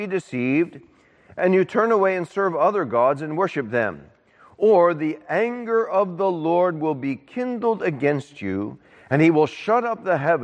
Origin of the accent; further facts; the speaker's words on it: New Orleans, Louisiana, United States; When I grew up in New Orleans, I would go to a youth camp, and this was statewide from all of Louisiana.